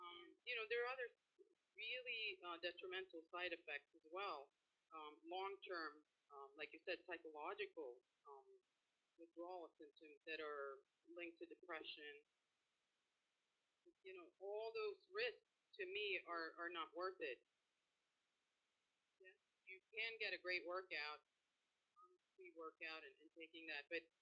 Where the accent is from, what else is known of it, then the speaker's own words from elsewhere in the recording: Sweden; now in Miami, United States; I grew up in Sweden, so I'm a little bit familiar with the weather over there, so I think we're a little better off here in Miami.